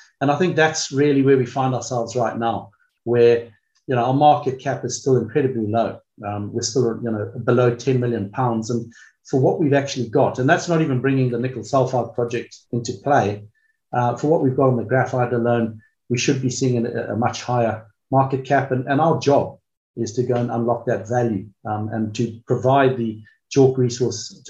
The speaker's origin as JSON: {"language": "English", "country": "Zimbabwe", "tie": "born or raised there", "also_born_or_lived": "South Africa / United Kingdom / Kenya", "said": "I was born in Zimbabwe. I was raised there and went to university in South Africa. So Southern Africa, I suppose, was my early home. I worked in the UK for a while and qualified as a chartered management accountant there, and then ended up living in Kenya for 6 years."}